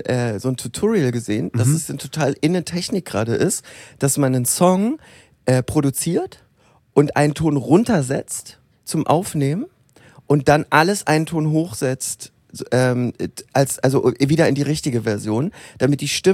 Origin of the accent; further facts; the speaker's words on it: Northern Germany, Germany; Oder wie man bei uns im Norden sagt...